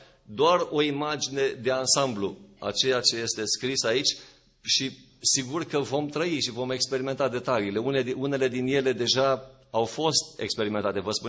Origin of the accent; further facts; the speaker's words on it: Romania; Noi suntem creștini, noi suntem români, noi avem tradiție creștină